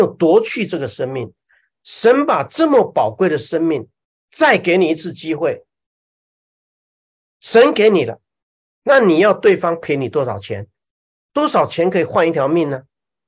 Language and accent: Chinese; Taiwan; 我们是成长于两个不同的家庭，我们是台湾人的家庭，我的太太是外省人的家庭，他们的家境很好，他们是父亲是当官的，我们是农民的家庭